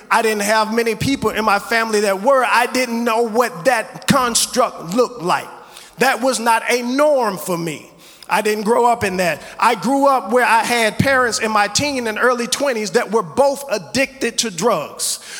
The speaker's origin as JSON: {"language": "English", "region": "the South", "country": "United States", "tie": "born or raised there", "said": "I was a young black man growing up in the South, hanging around these things in what would be considered a difficult neighborhood"}